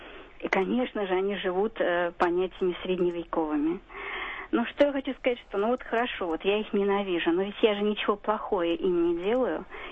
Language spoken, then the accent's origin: Russian; Moscow, Russia; Я коренная москвичка. Во мне течет мусульманская кровь.